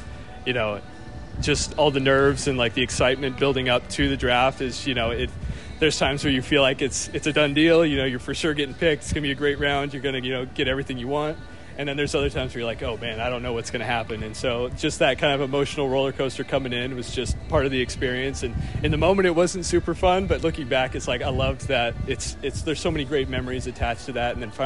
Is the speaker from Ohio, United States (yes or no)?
no; Oregon, United States; we briefly met, him being from Portland. I was from Southern Oregon.